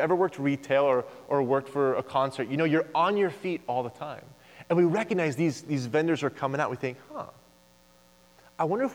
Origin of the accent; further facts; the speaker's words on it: Tulsa, Oklahoma, United States; Now, I grew up in Tulsa, Oklahoma, went to Oral Roberts University, and when you grow up in Oklahoma on the weekends, there isn't a lot going on.